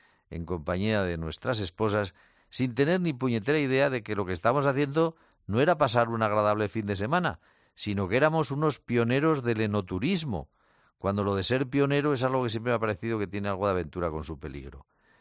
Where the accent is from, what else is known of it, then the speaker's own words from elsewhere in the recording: Aragon, Spain; En las bodegas de mi tierra, en Aragón, es costumbre organizar meriendas en las bodegas, al final de las cuales se termina cantando jotas.